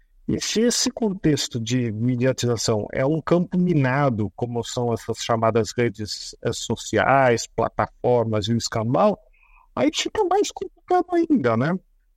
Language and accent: Portuguese; Botucatu, São Paulo, Brazil; Eu sou lá de Botucatu, interior de São Paulo, cidade, o centro, pivotal do centro-oeste paulista, né?